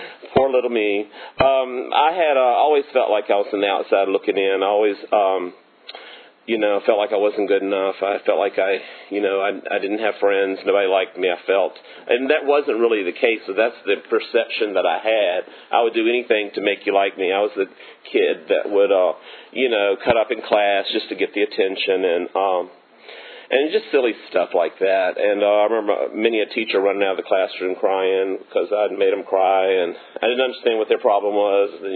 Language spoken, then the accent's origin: English; Virginia, United States; I grew up in Cumberland County. It's a little, small, poor county. It's between Powhatan and Buckingham counties on